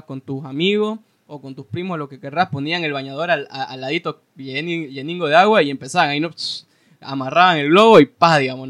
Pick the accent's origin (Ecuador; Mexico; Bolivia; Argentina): Bolivia; Santa Cruz; aquí nosotros somos de Santa Cruz